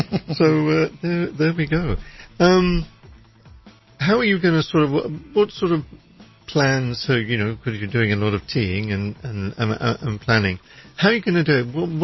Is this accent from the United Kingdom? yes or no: yes; England, United Kingdom; You know, I'm originally British.